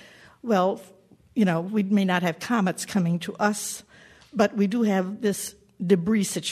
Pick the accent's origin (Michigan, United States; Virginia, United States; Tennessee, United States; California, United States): Michigan, United States; now in Menasha, United States; from Menasha, and I can remember when I could see the Milky Way from a Detroit suburb when I was growing up.